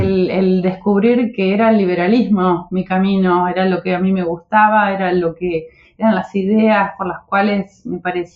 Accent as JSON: {"language": "Spanish", "country": "Argentina", "said": "creo que eso también habla de lo que somos nosotros argentinos"}